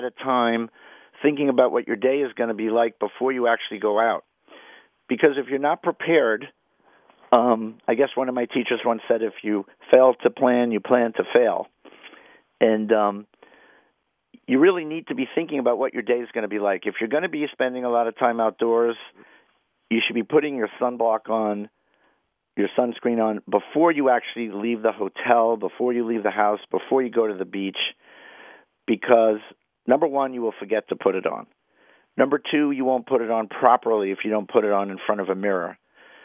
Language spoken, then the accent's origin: English; New York City, New York, United States; And I grew up in Washington Heights.